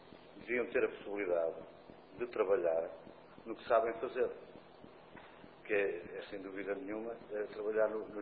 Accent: Portugal; nós, ciganos portugueses, ou cidadãos de etnia cigana, como quiserem chamar, somos portugueses, quer queiram, quer não, estamos inseridos na comunidade portuguesa.

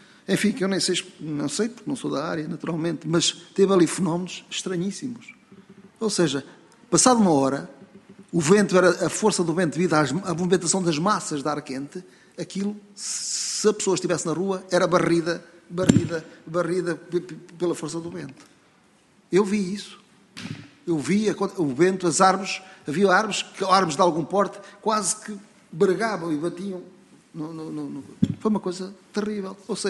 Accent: Penela, Centro, Portugal; now in Figueiró dos Vinhos, Portugal; E eu sou natural do Conselho de Penela, nem sou natural. Mas o meu, eu vivo em Figueira dos Vinhos e considero-me um figueirense. Considero-me um figueirense. Também um penelense e um figueirense.

